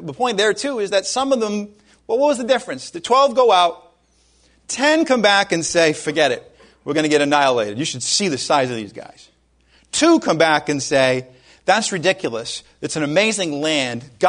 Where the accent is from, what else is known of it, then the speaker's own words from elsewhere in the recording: Rhode Island, United States; about the size of my home state, Rhode Island, for 40 years.